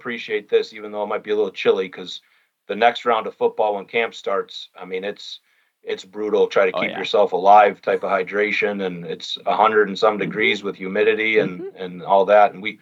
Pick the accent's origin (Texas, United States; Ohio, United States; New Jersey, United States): Ohio, United States; Cleveland; So I'm embarrassed to say this because I'm from Cleveland, Ohio. If it was 50s in Cleveland, Ohio in February, I'd be shorts and a t-shirt.